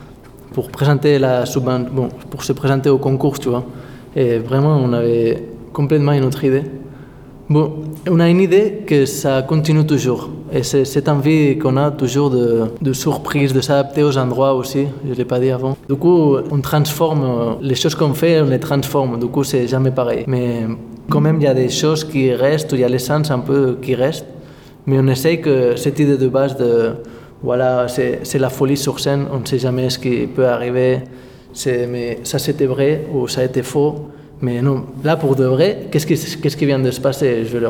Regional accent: Catalonia, Spain; on vient de Catalogne.

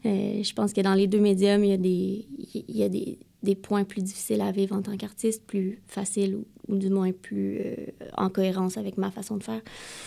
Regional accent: Montreal, Quebec, Canada; Donc, premièrement, comme vous l'entendez, je viens de Montréal, du Québec.

